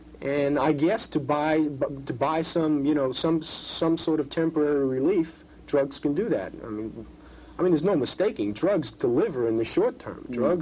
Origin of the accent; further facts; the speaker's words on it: Brooklyn, New York, United States; Well, I grew up in the Bayreuth section of Brooklyn.